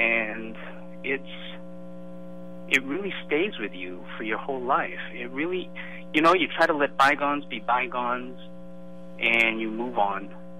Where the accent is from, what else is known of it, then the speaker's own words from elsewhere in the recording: Massachusetts, United States; I live out here now, and I grew up outside of Boston.